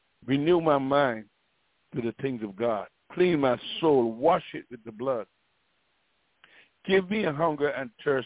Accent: Barbados; I remember when I got baptized, because I got sprinkled back in Barbados, my home country.

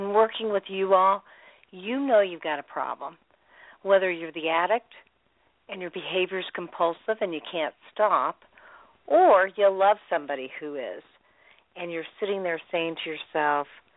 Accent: Indianapolis, Indiana, United States; I'm from Indianapolis, Indiana, the only certified sexual addictions therapist in the Indianapolis area.

